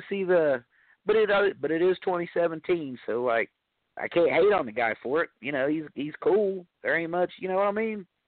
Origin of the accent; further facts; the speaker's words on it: United States; I'm an American guy.